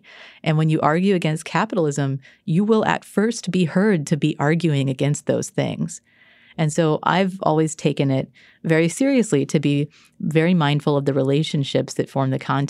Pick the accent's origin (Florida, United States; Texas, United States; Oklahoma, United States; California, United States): Texas, United States; so my family is conservative. I grew up in Texas